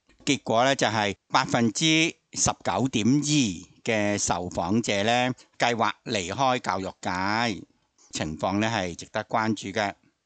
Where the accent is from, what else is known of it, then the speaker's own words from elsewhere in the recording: Hong Kong; 我哋香港人